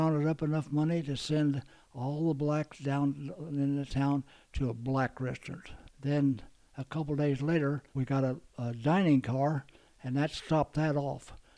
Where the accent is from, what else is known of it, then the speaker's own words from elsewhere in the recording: Wyoming, United States; And here I'm from Wyoming. I didn't know what they were talking about.